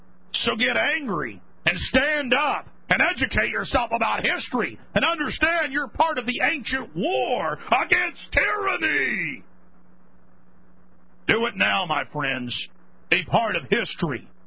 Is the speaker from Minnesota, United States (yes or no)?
no; Texas, United States; Laying down weapons. I'm from Texas.